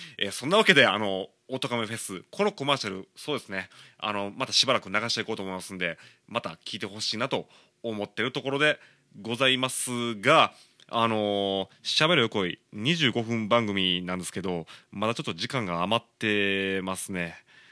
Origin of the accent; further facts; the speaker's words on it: Otsu, Shiga, Japan; 僕もともと滋賀県で育ってるんで、滋賀県は大津市の